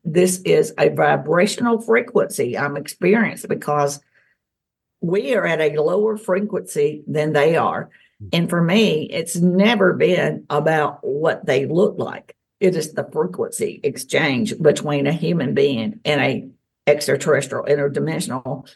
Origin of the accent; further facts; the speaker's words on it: Tennessee, United States; And I grew up in the South, in Tennessee, and these things were considered either demonic or a mental health issue.